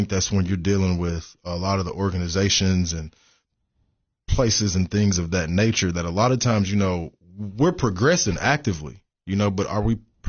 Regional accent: Cookeville, Tennessee, United States; Born and bred, you know, which is another reason why I really wanted to come back home.

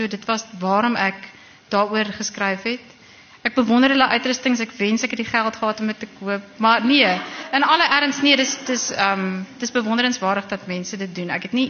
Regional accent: Bloemfontein, Free State, South Africa; also born or lived in Stellenbosch; het ek groot geword in Bloemfontein. Hoewel, nog voor Bloemfontein was daar nog ander goed ook. Ek het, eindelijk is ek gebore, die eerste paar jaar van my lewe het ek in Zimbabwe woonstelle in La Colline in Stellenbosch geblei.

